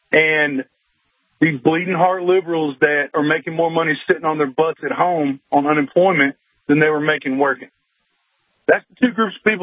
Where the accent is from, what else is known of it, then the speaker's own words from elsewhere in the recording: Arkansas, United States; I'm born and raised in Arkansas